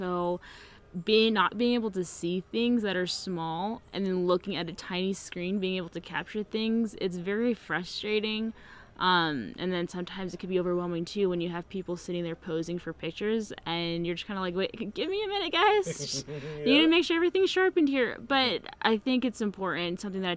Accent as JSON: {"language": "English", "region": "California", "country": "United States", "said": "I'm from San Diego County, California."}